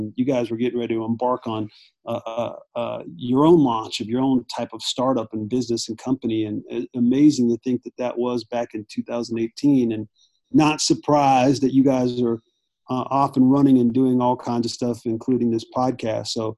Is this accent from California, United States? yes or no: yes; San Bernardino, California, United States; I grew up in Southern California, just outside of Los Angeles, about an hour outside, hour east of LA, in an area called San Bernardino, California.